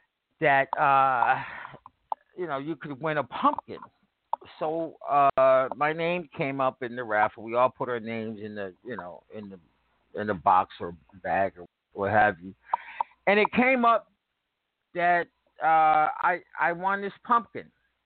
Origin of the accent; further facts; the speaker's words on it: United States; We were born in America, I and my siblings. We were raised in the United States of America. And yes, we are American.